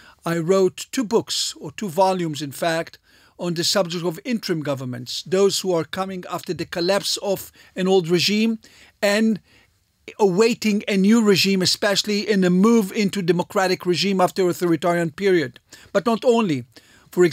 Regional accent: Israel; I was born in Israel and was raised here in Israel.

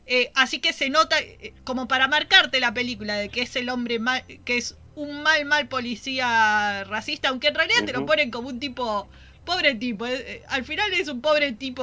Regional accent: Argentina; Sí, somos argentinos todos acá.

